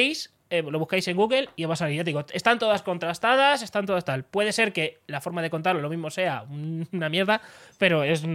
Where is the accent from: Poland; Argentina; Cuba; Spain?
Spain; Cuenca, Castilla-La Mancha; Yo soy de Cuenca, está bien la cosa.